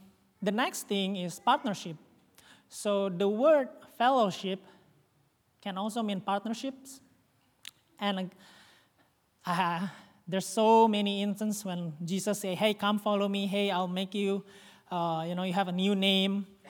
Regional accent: Bandung, West Java, Indonesia; My aunt still lives in Bandung because we are from Bandung.

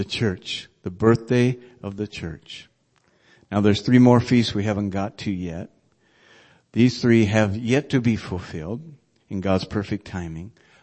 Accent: Worthington, Minnesota, United States; Worthington, Minnesota. And that was just recently that happened. We'd been to that church there. Now, my hometown is a melting pot of people from all over the world

